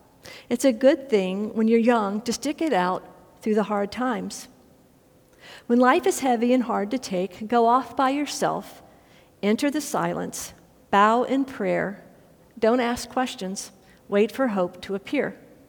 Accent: Lake Charles, Louisiana, United States; See, Lake Charles, Louisiana is my hometown. Ooh, this is gonna be hard. It's the place my great-grandfather in 1926, no, not now, my great-grandfather in 1926 started our family business at the Port of Lake Charles

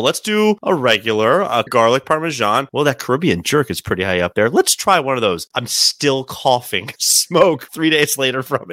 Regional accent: Maryland, United States; moved away as an adult; guys, I'm from Maryland. I know you're from Nebraska or whatever. Like, we don't get tornadoes.

